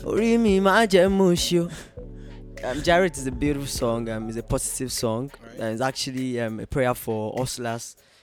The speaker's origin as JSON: {"language": "English", "town": "Ibadan", "region": "Oyo", "country": "Nigeria", "tie": "born or raised there", "said": "I grew up in Ibadan."}